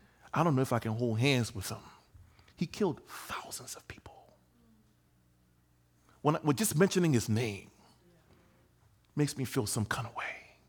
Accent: Liberia; When I was a boy, I grew up in West Africa, Liberia, West Africa. I'm born there.

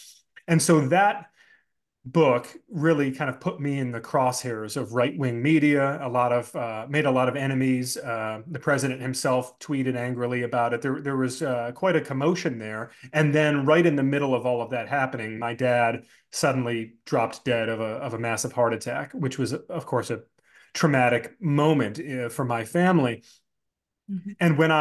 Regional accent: Brighton, Michigan, United States; family had moved a few times, and we wound up settling in a suburb of Detroit. Brighton, Michigan was my hometown.

